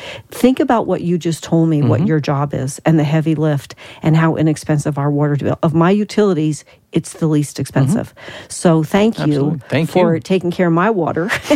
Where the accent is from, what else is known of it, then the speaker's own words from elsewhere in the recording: New Jersey, United States; And part of that is because I grew up in New Jersey where we had our own well.